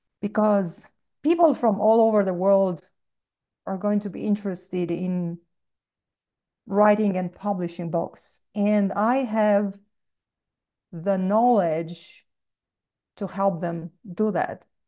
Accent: Romania; English is a second language; in case you wonder about my accent, I was born and raised in Romania. So I was back in high school in Romania

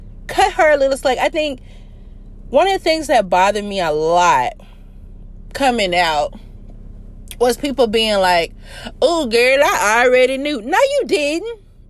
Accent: the South, United States; I'm from the South. I was raised Catholic.

